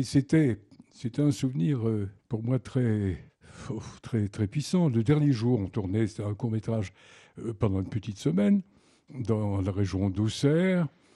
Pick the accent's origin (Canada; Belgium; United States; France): Belgium; Lessines, Wallonia; born there; je suis né à Lessines, là où est né également très fugitivement René Magritte, et puis dans la ferme de ma grand-mère. Et puis, non, je n'avais pas l'accent. Je n'avais pas l'accent